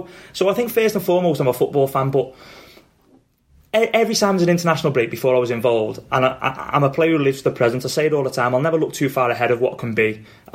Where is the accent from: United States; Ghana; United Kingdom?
United Kingdom; England; I'm from England. I love England. I love everything about it